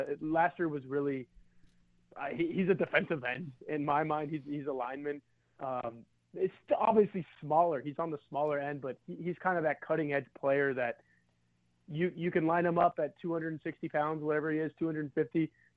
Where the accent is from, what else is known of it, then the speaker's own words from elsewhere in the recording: Dallas, Texas, United States; I'm a Cowboys fan, born and raised in Dallas.